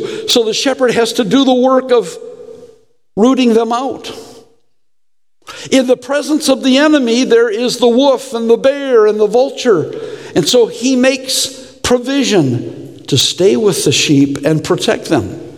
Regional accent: Detroit, Michigan, United States; Now, I'm from Detroit, and I know what a rod means.

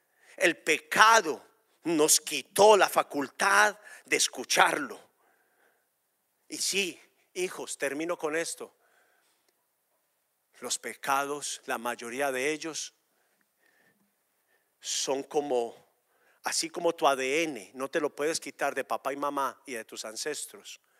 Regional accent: Antioquia, Colombia; Soy paisa y fuera de eso vendedor, ya sabe.

